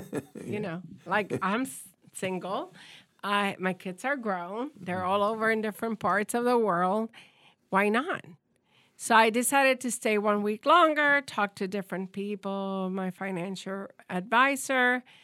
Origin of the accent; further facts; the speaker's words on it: Puerto Rico; You know, I'm Puerto Rican, so I'm surrounded by water in Puerto Rico. I'm like, I'm from Puerto Rico